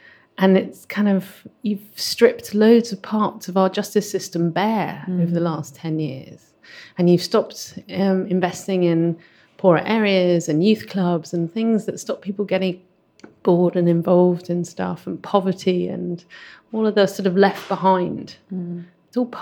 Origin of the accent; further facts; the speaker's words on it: London, United Kingdom; And I'm kind of a Londoner, kind of born and bred in London, but we moved a lot because my dad's career.